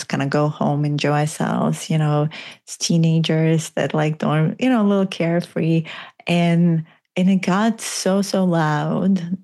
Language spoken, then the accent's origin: English; Minsk, Belarus; now in United States; And yet I grew up in Minsk, Belarus at the time.